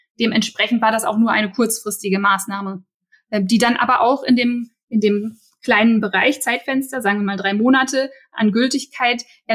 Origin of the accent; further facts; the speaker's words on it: Berlin, Germany; als Berliner